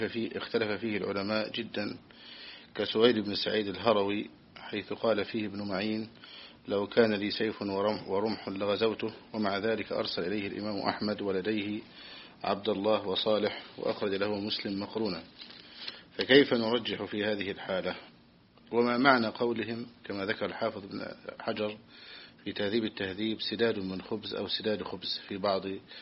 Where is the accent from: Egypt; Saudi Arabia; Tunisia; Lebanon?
Egypt; احنا جئنا من مصر.